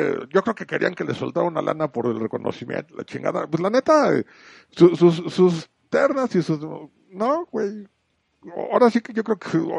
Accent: San Luis Potosí, Mexico; Yo soy de San Luis Potosí.

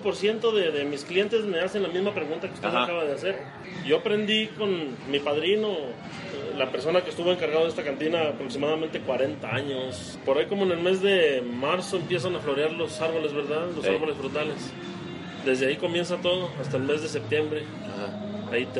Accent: Chalchihuites, Zacatecas, Mexico; Yo soy chachihuitense 100%. Así es. Admiro mucho mi pueblo, su estructura, su forma y figura de ser de la gente.

